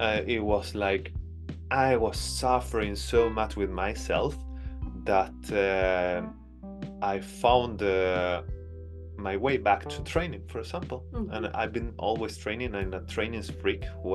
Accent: Andalusia, Spain; now in Sweden; Well, I'm originally from Spain and I was working and studying and living in the city of Granada. I'm not originally from there, but very close to there.

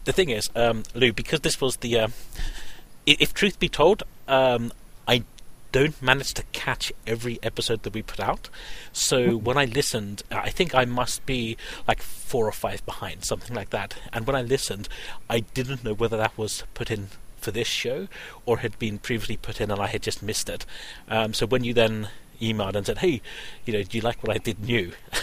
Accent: London, United Kingdom; you actually spliced in my " … from London," which was from that take

